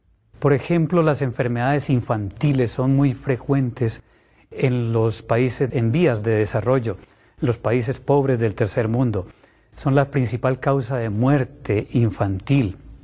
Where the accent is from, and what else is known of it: Colombia